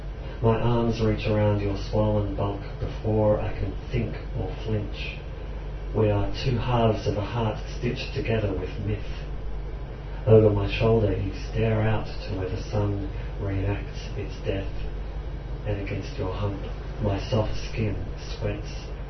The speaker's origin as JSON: {"language": "English", "town": "Bendigo", "region": "Victoria", "country": "Australia", "tie": "born or raised there", "said": "this poem, which is partly about growing up in Bendigo, which is a small country town to the north of Melbourne."}